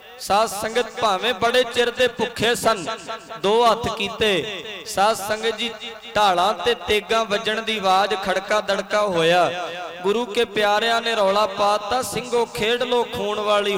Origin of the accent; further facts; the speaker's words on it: Punjab, India; ਮੈਂ ਪੰਜਾਬ ਤੋਂ ਆਇਆ ਉੱਥੋਂ ਨਾਲੋਂ ਇੱਥੇ ਠੰਡ ਬਹੁਤ ਘੱਟ ਹੈ